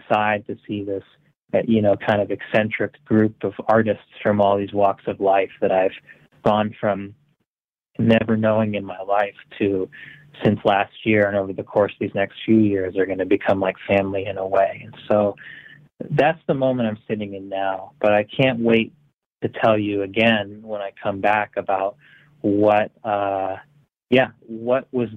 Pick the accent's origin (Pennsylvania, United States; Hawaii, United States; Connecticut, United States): Connecticut, United States; Marlborough; Absolute shout out to Marlboro, my hometown, obviously my parents